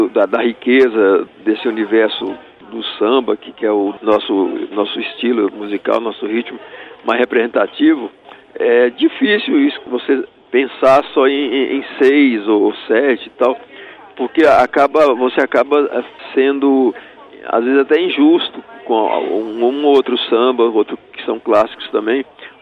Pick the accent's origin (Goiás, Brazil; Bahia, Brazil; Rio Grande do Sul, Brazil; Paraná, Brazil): Bahia, Brazil; Barreiras; born there; vem do interior da Bahia, lá de Barreiras, onde eu nasci